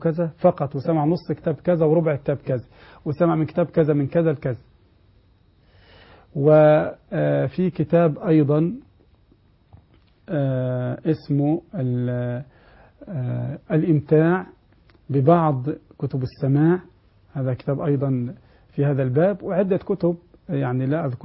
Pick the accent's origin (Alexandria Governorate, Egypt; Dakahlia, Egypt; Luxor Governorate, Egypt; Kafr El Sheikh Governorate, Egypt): Kafr El Sheikh Governorate, Egypt; Kafr El Sheikh; عندنا في كفر الشيخ في مسجد الفتح